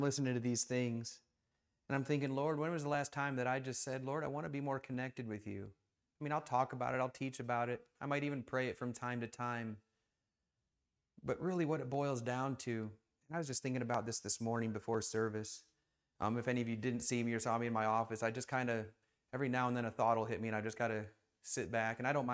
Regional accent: Michigan, United States; you know, I grew up in Michigan, and they say, oh, we went down to Florida over Christmas break

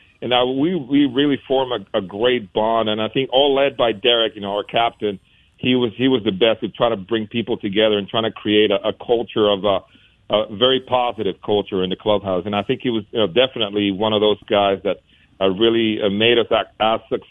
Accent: Puerto Rico; growing up in Puerto Rico, I ate a lot of those.

